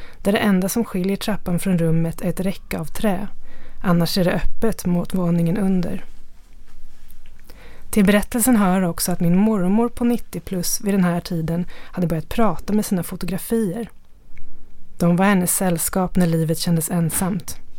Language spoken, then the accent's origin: Swedish; Stockholm, Stockholm County, Sweden; also born or lived in Gothenburg; På den tiden bodde jag i Göteborg och var hemma i Stockholm över jul hos mina föräldrar i mitt gamla barndomshem.